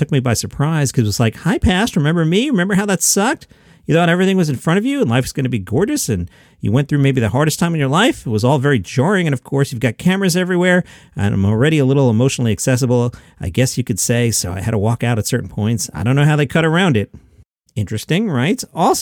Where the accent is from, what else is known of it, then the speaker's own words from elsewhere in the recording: Queens, New York, United States; He's from Queens. I'm from Queens.